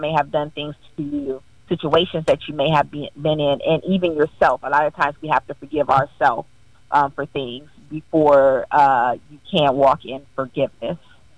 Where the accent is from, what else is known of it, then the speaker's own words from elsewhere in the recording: Akron, Ohio, United States; I am from the hometown. My hometown is Akron, Ohio.